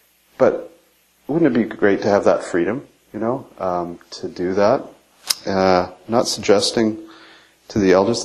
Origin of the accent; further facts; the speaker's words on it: Canada; even though we're very Canadian and polite.